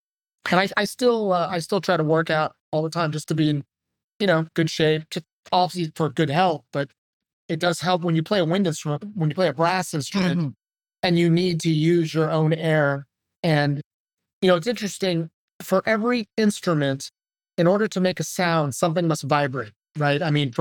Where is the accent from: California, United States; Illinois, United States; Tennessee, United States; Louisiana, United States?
California, United States; Davis; So I never thought, though, I would win a job with San Francisco just because I'm from Davis. And this is literally my hometown orchestra.